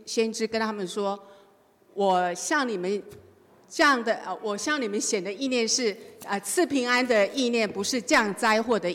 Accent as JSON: {"language": "Chinese", "country": "China", "said": "就是真的像我们中国人说的一句话，人情世态炎凉，人情冷暖，我们心里自知。"}